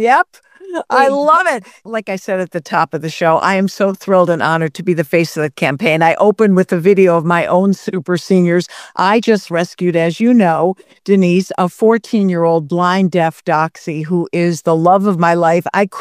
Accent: Detroit, Michigan, United States; Detroit, my hometown, and I loved Guys and Dolls.

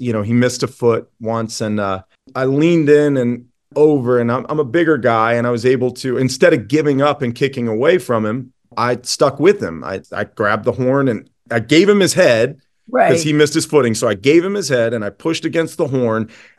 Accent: Virginia, United States; And I grew up in Virginia and knew that I thought it was so cool that he had a horse farm

